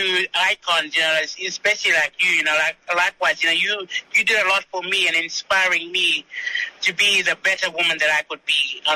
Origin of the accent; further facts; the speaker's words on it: Northern Territory, Australia; I'm from Kiwi Island, Northern Territory. I'm part of the Sister Girls, the indigenous transgender community on Kiwi Islands